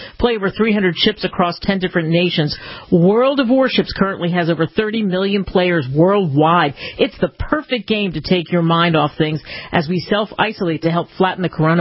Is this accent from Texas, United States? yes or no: no; Philadelphia, Pennsylvania, United States; I've heard similar things from people in where I grew up in Philadelphia